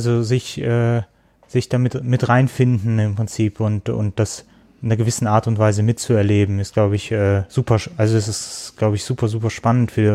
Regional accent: Ural, Russia; German is a second language; moved away; ich komme aus dem Uralgebirge, ich weiß, wie es da aussieht

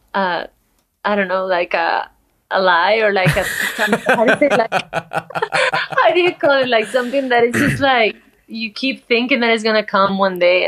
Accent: Madrid, Community of Madrid, Spain; born or raised there; English is a second language; also born or lived in Barcelona / Sevilla

